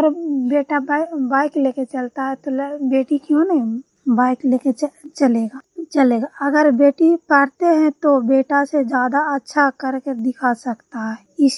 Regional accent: Bihar, India; Block इल्साफोर junior, जिला नालंदा के निवासी हूँ।

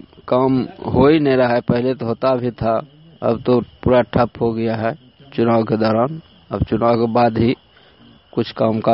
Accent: Barichak, Bihar, India; ग्राम बाड़ीचक धरहरा, और मैं बाड़ीचक का निवासी हूँ।

